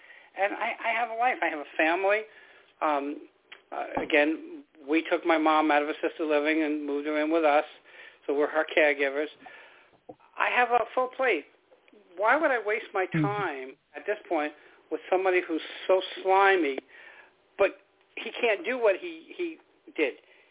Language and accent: English; New York, United States; also born or lived in New Jersey; But you're right, I am from New York and New Jersey. Those were my areas.